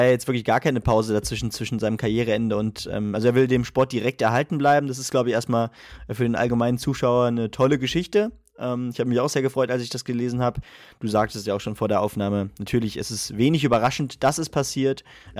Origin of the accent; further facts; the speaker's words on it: Germany; Und wir als Deutsche haben dann natürlich mit dem Jahr 1966 und dem historischen Wembley-Tor eine ganz besondere Verbindung zu diesem Stadion.